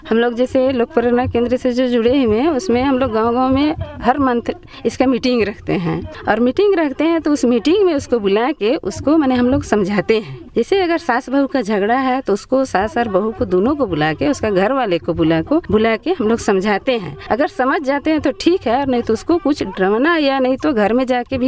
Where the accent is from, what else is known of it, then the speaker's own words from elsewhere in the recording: Simaria, Jharkhand, India; और मैं ग्रामम गाँव का रहने वाली हूँ। मेरा प्रखंड सिमरिया है, जिला चतरा।